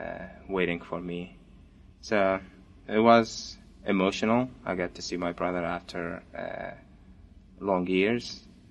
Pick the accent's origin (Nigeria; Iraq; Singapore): Iraq; now in United States; I'm original from Iraq and I've been in the United States since 2010.